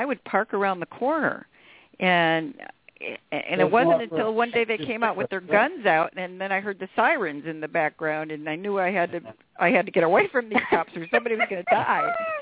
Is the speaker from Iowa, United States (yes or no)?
no; Rochester, New York, United States; when I went back to Rochester for the weekend, which was my hometown, I ran into the boss of upstate New York, and I grew up with this guy